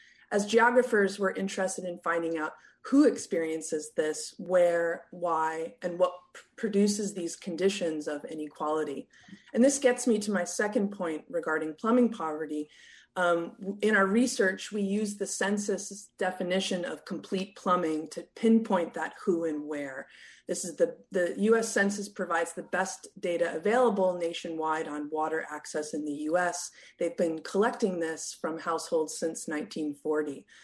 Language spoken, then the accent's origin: English; Portland, Oregon, United States; this includes San Francisco and even my hometown of Portland, Oregon.